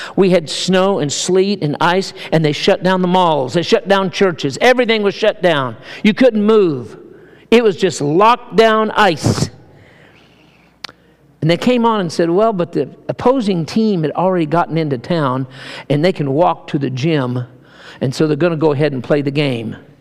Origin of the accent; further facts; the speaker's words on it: Kentucky, United States; I come from Kentucky, and we think basketball is the deal.